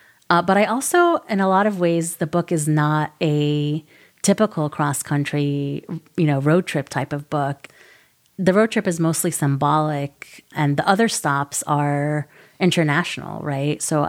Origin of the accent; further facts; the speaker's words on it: United States; So I thought, oh, I'm an American anyway, so I'll just fly into Ben Gurion Airport.